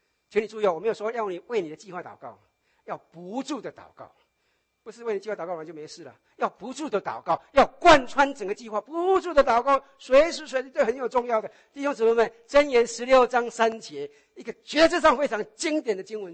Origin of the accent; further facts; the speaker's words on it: China; 我们中国人有一句话，他们吃过的盐巴比我们吃过的米还多了